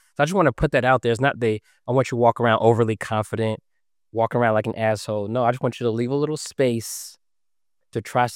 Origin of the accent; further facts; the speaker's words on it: Atlanta, Georgia, United States; I remember when I used to live in Atlanta, and I'm from Atlanta, where I'm from, and grew up